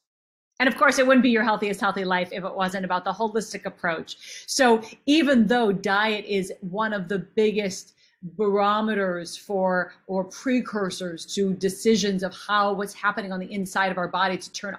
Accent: Minnesota, United States; I grew up in Minnesota. Land of the cow.

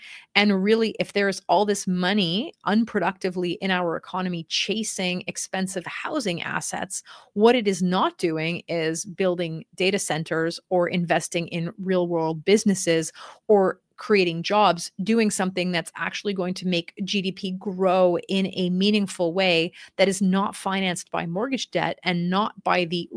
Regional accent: Canada; what does that mean for us as Canadian investors?

